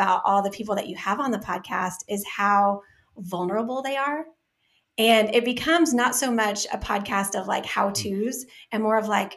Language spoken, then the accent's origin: English; Dallas, Texas, United States; And I have to tell you, Ryan, I'm from South Dallas.